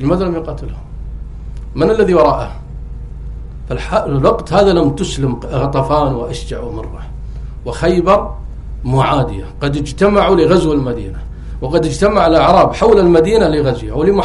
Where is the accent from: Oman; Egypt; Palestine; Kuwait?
Kuwait; وذهب أحد كبارهم عندنا في الكويت وحاول يصلح بين داعش وجبهة النصرة مرتين